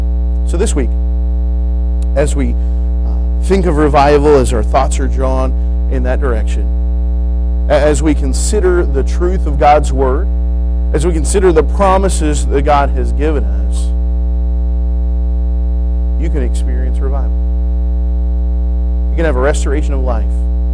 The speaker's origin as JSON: {"language": "English", "country": "United States", "said": "and I'm an American, don't take me wrong here. I love our nation."}